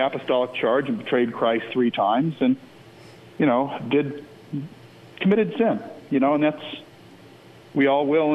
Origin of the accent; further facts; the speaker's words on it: Las Vegas, Nevada, United States; I don't know that, you know, I grew up in Las Vegas and I'm a male.